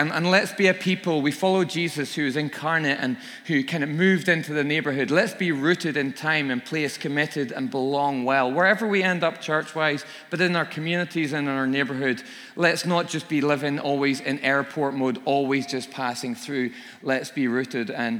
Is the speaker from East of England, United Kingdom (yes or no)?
no; Northern Ireland, United Kingdom; I think back to Sabbath growing up in Northern Ireland, the sort of the day off, the Sunday thing. It was suited and booted, the big Presbyterian church.